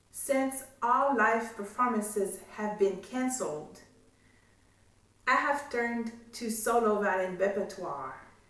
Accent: Quebec, Canada; now in Tuscaloosa, United States; I'm originally from Quebec, Canada. Shortly after moving to Alabama back in 2001

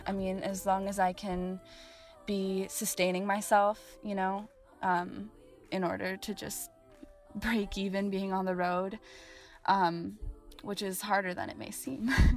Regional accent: Colorado Springs, Colorado, United States; I loved growing up in the Colorado Springs music scene, and especially after having left.

